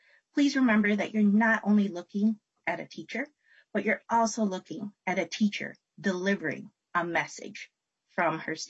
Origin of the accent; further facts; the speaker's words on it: Minneapolis, Minnesota, United States; English is a second language; I grew up in Southside, Minneapolis. I graduated from Minneapolis Public Schools, and I've come back as an ESL teacher at South High School. As an immigrant and former EL student